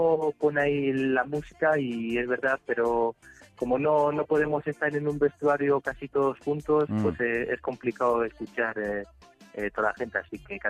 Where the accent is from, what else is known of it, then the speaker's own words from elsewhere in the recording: Switzerland; Spanish is a second language; also born or lived in Spain; mi madre es de Zamora, así que las raíces están aquí en España. Aunque nací allí, me considero también español, tanto español como suizo.